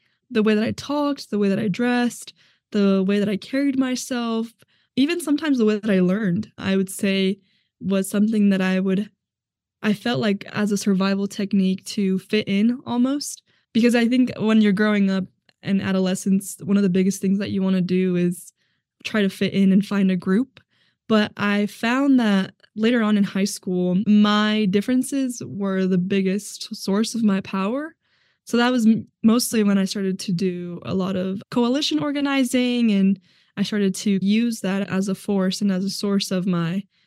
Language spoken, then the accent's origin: English; Colorado, United States; born there; So most of my family is from Mexico. My parents moved here when they were younger and I was born in Colorado.